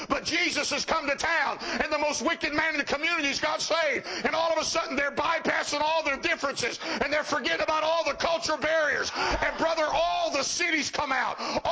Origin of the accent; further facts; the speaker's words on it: Mississippi, United States; My wife's from Ohio and I'm from Mississippi.